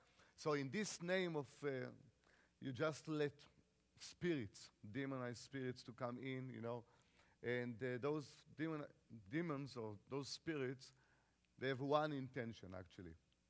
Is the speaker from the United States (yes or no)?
no; Israel; I am from Israel.